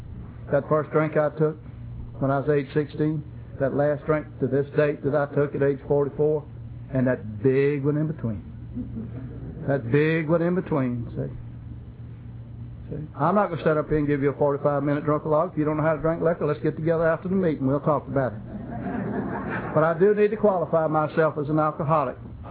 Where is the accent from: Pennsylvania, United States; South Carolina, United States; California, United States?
South Carolina, United States; Manning; My mom and I lived in a little old small white frame house in Manning, South Carolina.